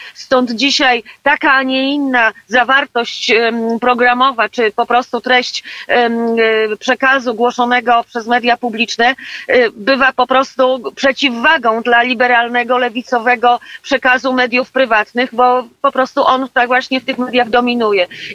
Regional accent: Środa Śląska, Lower Silesian Voivodeship, Poland; mieszkałam zresztą w miasteczku pod Wrocławiem, w Środzie Śląskiej, skąd pochodzę, skąd pochodzi moja rodzina

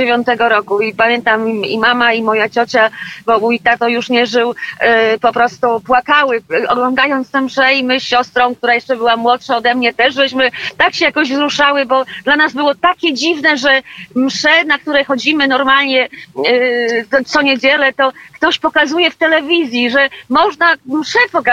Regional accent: Środa Śląska, Lower Silesian Voivodeship, Poland; mieszkałam zresztą w miasteczku pod Wrocławiem, w Środzie Śląskiej, skąd pochodzę, skąd pochodzi moja rodzina

